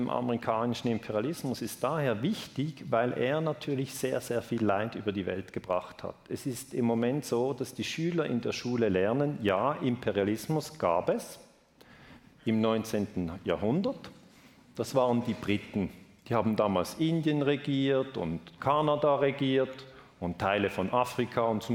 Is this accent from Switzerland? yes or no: yes; Switzerland; Und das ist eigentlich bei uns in der Schweiz genau das Gleiche.